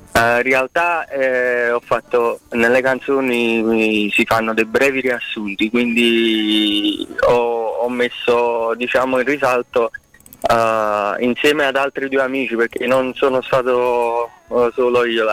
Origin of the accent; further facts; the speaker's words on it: Naples, Campania, Italy; Certo, come no, sono napoletano verace